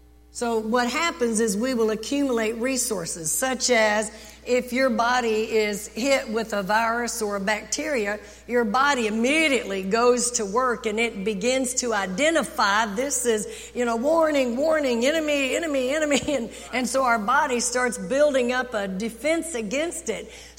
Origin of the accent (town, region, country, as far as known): Texas, United States